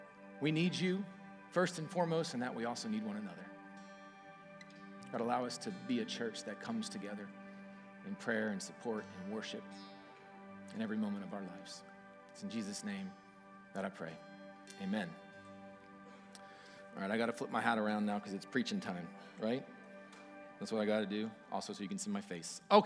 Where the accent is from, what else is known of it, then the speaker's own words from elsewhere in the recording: Texas, United States; moved away as an adult; now in Florida, United States; first time relocating from my home state of Texas, but from the first time I stepped in Kairos, I felt like I had a true new home in Florida